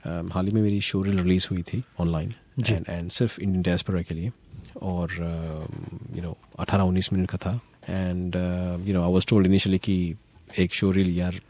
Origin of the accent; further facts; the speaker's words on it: Bangalore, Karnataka, India; moved away as an adult; now in Melbourne, Australia; मैं बैंगलोर से हूँ और मैं 2003 में मेलबर्न आया था।